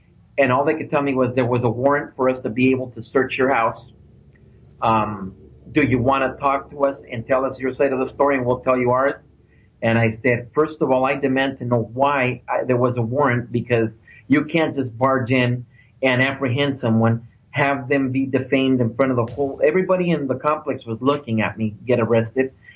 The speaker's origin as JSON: {"language": "English", "town": "Los Angeles", "region": "California", "country": "United States", "said": "I'm from Los Angeles, and normally that I would have never felt for that in Los Angeles."}